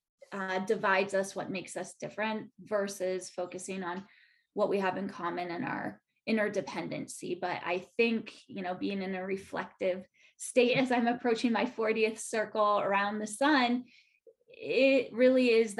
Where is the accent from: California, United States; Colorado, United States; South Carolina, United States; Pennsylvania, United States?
Colorado, United States; I grew up in Colorado. I was born and raised in Colorado and went to school at the University of Arizona.